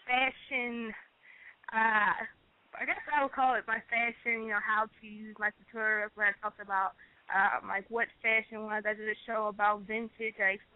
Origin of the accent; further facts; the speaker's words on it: Philadelphia, Pennsylvania, United States; I'm from Philadelphia, PA.